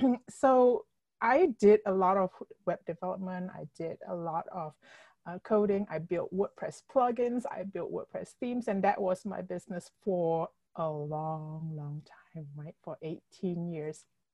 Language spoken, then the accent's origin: English; Malaysia; moved away as an adult; now in North Carolina, United States; And I started because I married my husband and I moved from Malaysia to North Carolina and I didn't have a job.